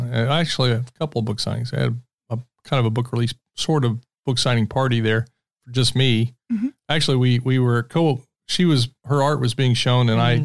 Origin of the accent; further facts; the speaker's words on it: Muncie, Indiana, United States; my hometown.